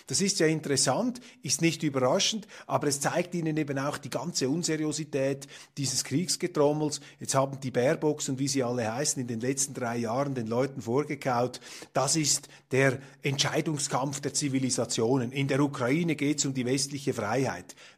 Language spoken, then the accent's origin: German; Switzerland; Und als Schweizer kann ich nur sagen, beruhigt euch, nehmt etwas Abstand und haltet Distanz zurück zur Neutralität.